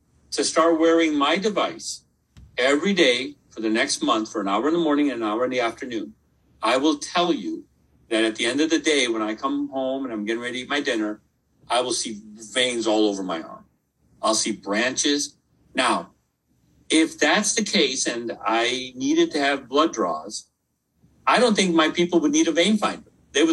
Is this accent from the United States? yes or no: yes; Midwest, United States; I'm a Midwesterner